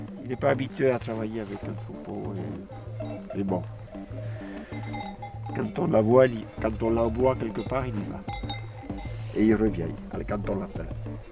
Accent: Nouvelle-Aquitaine, France; Je suis du Pays Basque

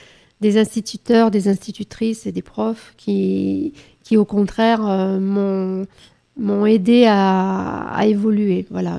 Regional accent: Toulouse, Occitanie, France; also born or lived in Paris; Nous sommes tous originaires de Toulouse.

